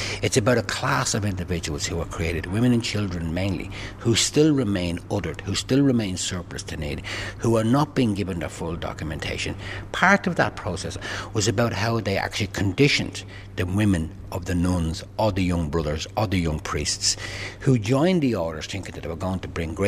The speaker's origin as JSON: {"language": "English", "country": "Ireland", "said": "And we as Irish citizens must not forsake ourselves and must not forsake our history and our people."}